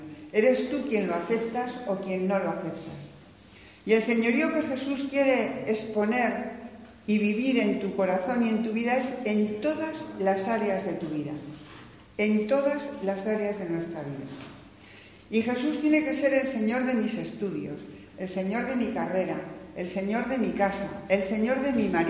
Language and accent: Spanish; Segovia, Castile and León, Spain; íbamos a Sepúlveda a un juicio